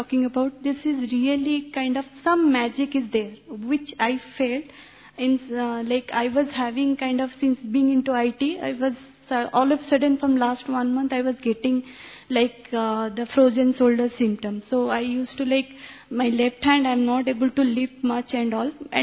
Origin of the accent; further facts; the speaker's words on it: Bhubaneswar, Odisha, India; English is a second language; I'm from Odisha, Bhubaneswar.